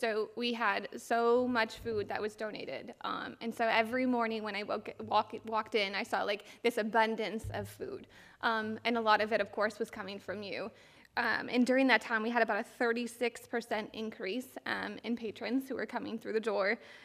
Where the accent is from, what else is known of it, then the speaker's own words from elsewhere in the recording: Charlotte, Michigan, United States; And then I grew up in the Charlotte area, and we currently live right between Portland and Ionia, and our girls go to Portland.